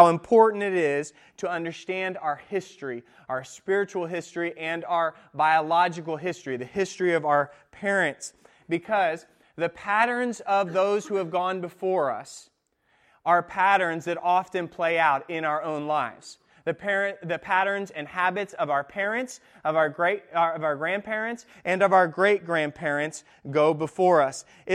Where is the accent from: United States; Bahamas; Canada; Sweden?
Sweden; first language Swedish; English is a second language; Some of you know that I grew up in Sweden. Swedish is my first language.